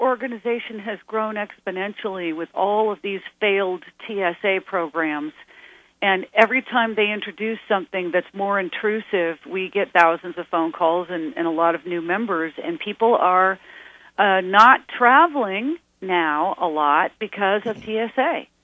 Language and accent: English; California, United States; And I grew up in California where I never would even have wondered about this kind of thing